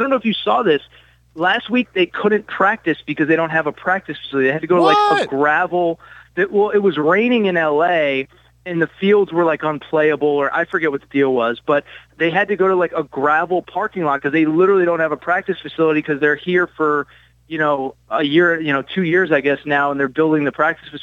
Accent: Connecticut, United States; now in Los Angeles, United States; and I didn't grow up here, like I said, I grew up in Connecticut

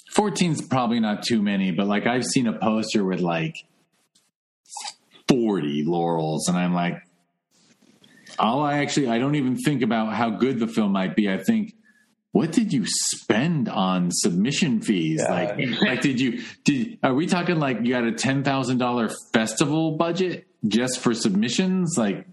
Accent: Los Angeles, California, United States; Los Angelino, I hate when young, enthusiastic people move to LA and hate it and leave. Because it's my hometown, you know?

